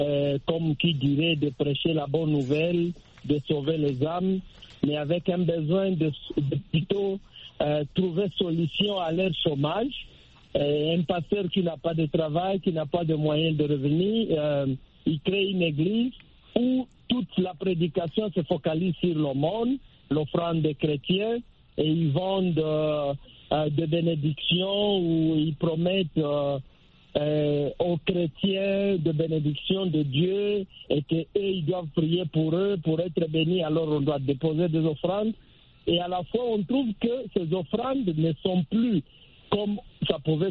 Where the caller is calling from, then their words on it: DR Congo; chez nous en République démocratique du Congo